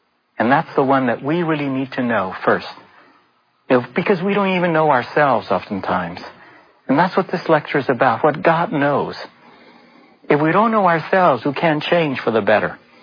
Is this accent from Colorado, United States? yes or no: no; Los Angeles, California, United States; I grew up right in the Hollywood neighborhood. And I was only 14 years old.